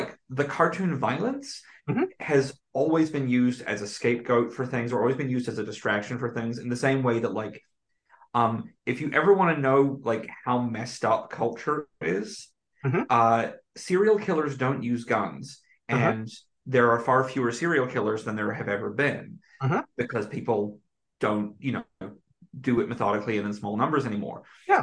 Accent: New Zealand; because I'm from New Zealand

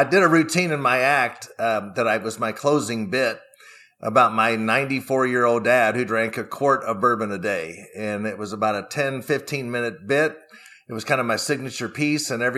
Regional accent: Kentucky, United States; And I grew up in Kentucky, so I had the pedigree.

